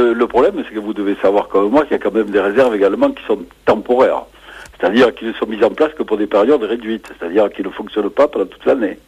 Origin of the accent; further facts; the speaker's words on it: Nouvelle-Aquitaine, France; Ces palombes qui passaient chez nous en Dordogne à des hauteurs absolument incroyables